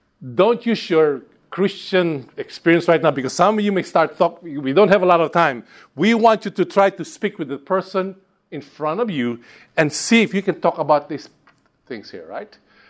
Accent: Philippines; I'm from the Philippines.

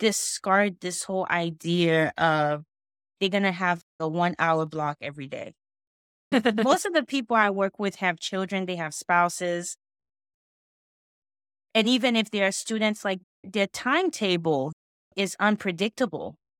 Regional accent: Haiti; also born or lived in United States; I was born in the States, but I grew up in another country.

